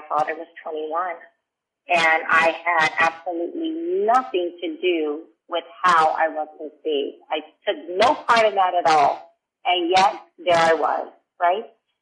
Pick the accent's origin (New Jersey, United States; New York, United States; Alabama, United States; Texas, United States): Alabama, United States; I'm black, growing up in Alabama, everybody's saved.